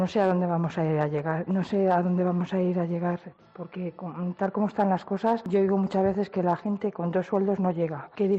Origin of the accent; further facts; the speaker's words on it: Santander, Cantabria, Spain; de Santander, si os quiero un montón.